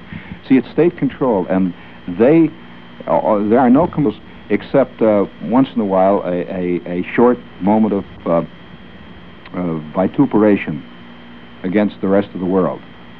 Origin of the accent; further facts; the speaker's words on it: New York, United States; And of course I'm strictly from New York, and I have this great Anglophile problem that all the New Yorker people have.